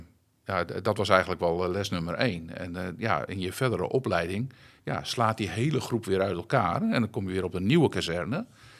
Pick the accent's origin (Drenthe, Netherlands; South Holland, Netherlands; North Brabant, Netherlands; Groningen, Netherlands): Groningen, Netherlands; Delfzijl; Kijk, ik kwam als jongen uit Delfzijl en ik was niet wereldvreemd.